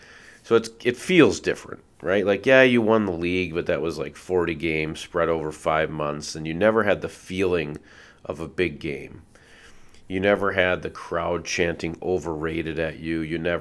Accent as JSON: {"language": "English", "region": "Minnesota", "country": "United States", "tie": "born or raised there", "said": "growing up in Minnesota, I have seen very, very little wins."}